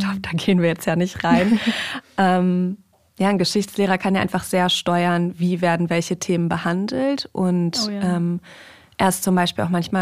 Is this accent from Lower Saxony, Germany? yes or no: yes; Hanover, Lower Saxony, Germany; mit dem Judentum aufgewachsen. Ich komme aus Hannover ursprünglich und bin dort von meiner Mutter immer mitgenommen worden in die liberale Gemeinde.